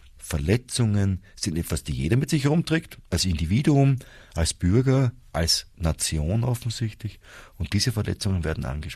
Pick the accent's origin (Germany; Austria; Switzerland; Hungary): Austria; Vienna; Als Wiener erlebt man das mit der Nachbarstadt Bratislava im Alltag.